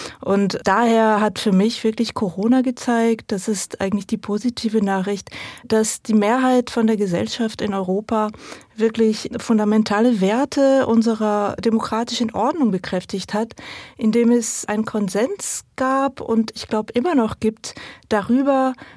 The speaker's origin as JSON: {"language": "German", "region": "Île-de-France", "country": "France", "tie": "born or raised there", "also_born_or_lived": "Strasbourg", "said": "Ich bin nur dort geboren, aber aufgewachsen bin ich in der Pariser Umgebung."}